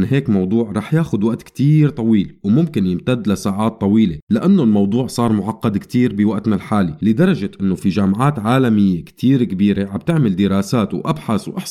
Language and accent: Arabic; Syria; بيشغل حيز كتير كبير بحياتنا كسوريين إن كان بالداخل أو بالخارج